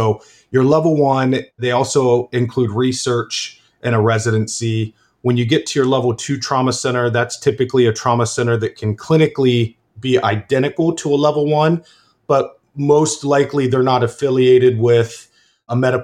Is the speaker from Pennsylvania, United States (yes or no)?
no; Ohio, United States; I come from Ohio, and Ohio, we had a lot of farming accidents.